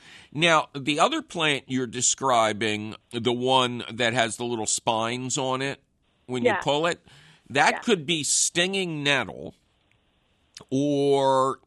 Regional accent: Philadelphia, Pennsylvania, United States; Yeah, where I grew up in Philly was said to be old Lenape land as well.

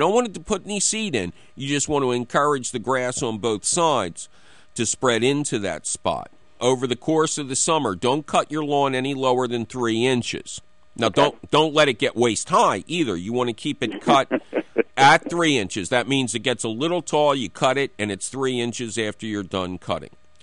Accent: Philadelphia, Pennsylvania, United States; I grew up in the Tacony section of Philadelphia.

